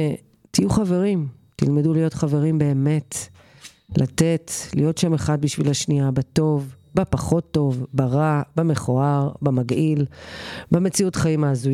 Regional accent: Haifa, Haifa District, Israel; הייתה גר אז בחיפה, ואני התעוררתי בבוקר, כאילו לבית ספר

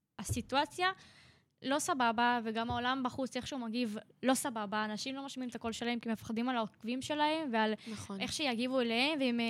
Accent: Ariel, Judea and Samaria, Israel; אני באתי מאריאל עם אח שלי

